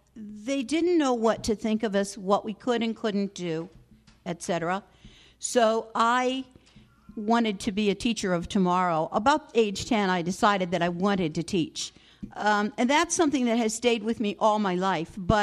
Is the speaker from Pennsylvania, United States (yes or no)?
no; Florida, United States; I grew up in Florida, so it was always warm.